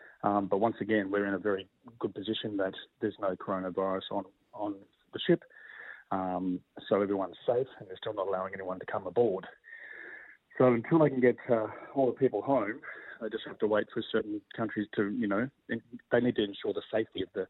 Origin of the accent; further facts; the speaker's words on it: Melbourne, Victoria, Australia; I'm in Sydney. I'm from Melbourne